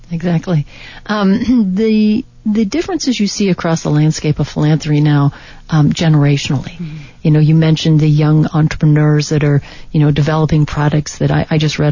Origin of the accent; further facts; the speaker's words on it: New England, United States; now in Arizona, United States; we're a transplant from New England coming here to Arizona